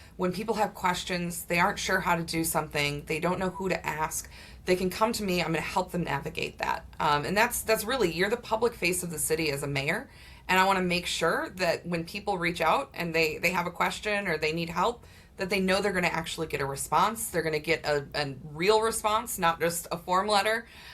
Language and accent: English; Milwaukee, Wisconsin, United States; I've since gotten a job in Milwaukee, and I'm originally from Milwaukee. I could have moved back, but I chose not